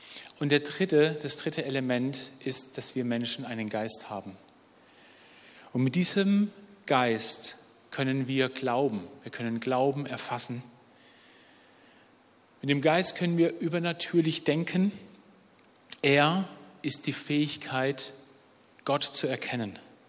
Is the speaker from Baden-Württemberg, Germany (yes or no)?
yes; Steinmauern, Baden-Württemberg, Germany; Also wir haben die Murgmündung bei uns in Steinmauern.